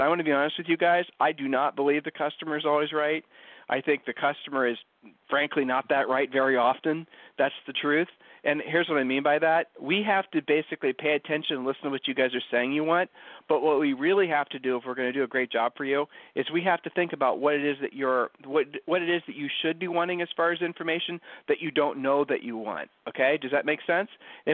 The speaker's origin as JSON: {"language": "English", "region": "Ohio", "country": "United States", "said": "because we're from Ohio and that's basically ingrained in us that we're supposed to always be humble."}